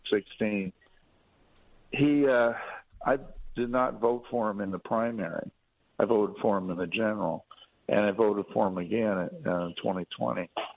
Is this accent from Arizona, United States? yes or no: yes; Arizona, United States; I'm from Arizona, a border state.